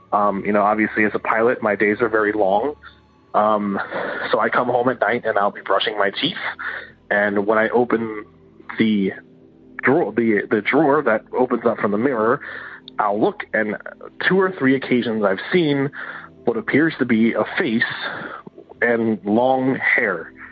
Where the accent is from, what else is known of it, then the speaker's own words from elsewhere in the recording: Philadelphia, Pennsylvania, United States; I am from Philadelphia, Pennsylvania.